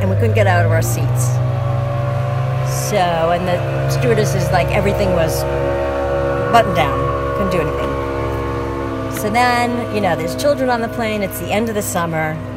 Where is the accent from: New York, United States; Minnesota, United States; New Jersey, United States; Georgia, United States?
New York, United States; I was from New York.